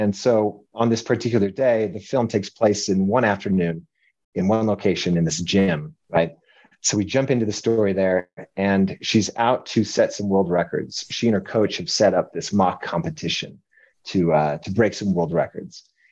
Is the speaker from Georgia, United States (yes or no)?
no; Denver, Colorado, United States; also born or lived in Utah; Originally from Colorado.